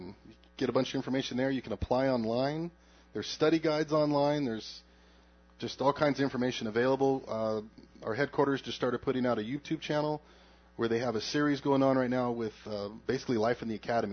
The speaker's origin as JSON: {"language": "English", "region": "California", "country": "United States", "said": "I was from Southern California. I went to the Baldwin Park office and didn't have a very long drive, and I was very happy there."}